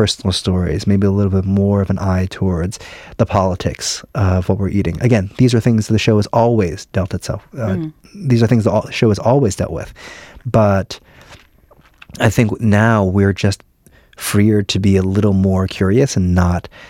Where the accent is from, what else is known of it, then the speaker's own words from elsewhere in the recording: New Jersey, United States; My parents worked in New York City. I grew up in New Jersey.